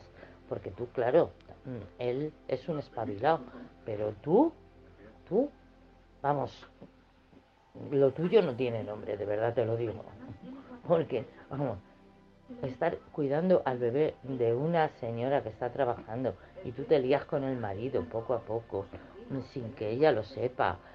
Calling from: Madrid, Community of Madrid, Spain; de Madrid.

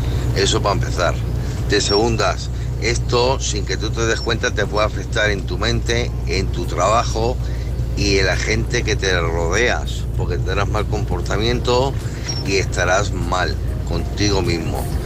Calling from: Murcia, Region of Murcia, Spain; de Murcia, camionero, estoy en ruta, estoy en San Sebastián.

